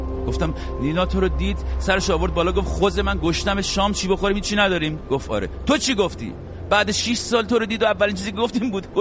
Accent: Iran; گفت ترک هستی؟ گفتم نه نظر لطف شماست، من ایرانی هستم.

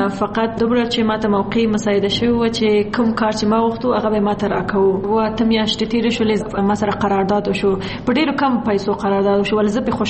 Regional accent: Kunar, Afghanistan; زه د کونړ ولایت نه یم

